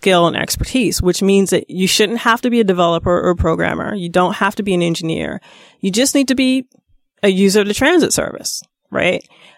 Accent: New York, United States; I'm a New Yorker, right? So I commute by bus and train. I live in Queens.

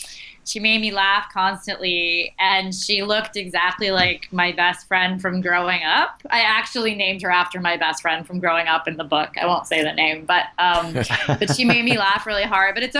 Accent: Rhode Island, United States; So that was my life in the summer growing up in Rhode Island.

